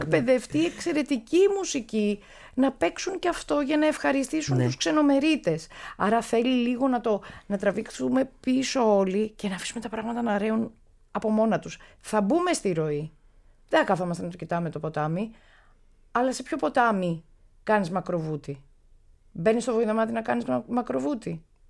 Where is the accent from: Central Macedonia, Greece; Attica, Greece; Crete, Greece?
Attica, Greece; Athens; κι ας είμαι από το Παγκράτη, ενώ είμαι στη Σαμαρίνα.